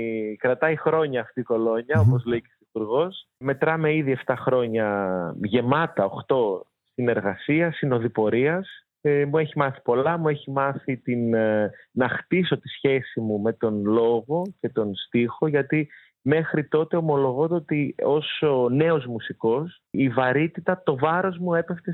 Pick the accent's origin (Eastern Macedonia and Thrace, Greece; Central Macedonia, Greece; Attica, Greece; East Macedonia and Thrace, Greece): Central Macedonia, Greece; Thessaloniki; στη Θεσσαλονίκη, την ιδιαίτερη πατρίδα μου